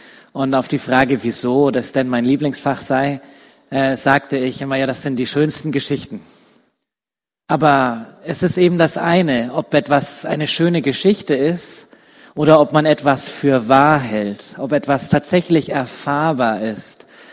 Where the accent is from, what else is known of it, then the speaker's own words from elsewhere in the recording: Nuremberg, Bavaria, Germany; born there; Ich bin geboren in Nürnberg.